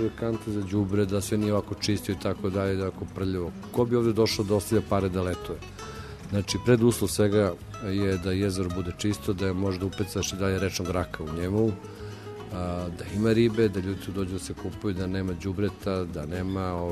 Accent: Belgrade, Serbia; Ja sam Beograđanin, 7 generacija

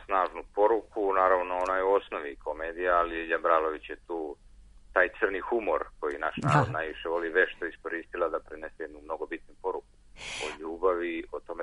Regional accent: Šumadija, Serbia; ja sam i sam rodom iz Šumadije

